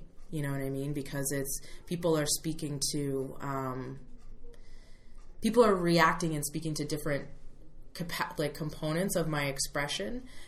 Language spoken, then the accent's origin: English; Upper Dublin, Pennsylvania, United States; also born or lived in Philadelphia; I was born in Philly. Yes. And I went to high school in the suburbs. And I actually started the Gay Straight Alliance at my high school, Upper Dublin High School